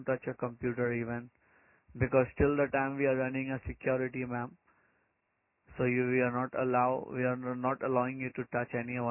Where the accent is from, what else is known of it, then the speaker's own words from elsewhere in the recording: Melbourne, Victoria, Australia; I'm from here only. I'm from Victoria, from Melbourne, Victoria.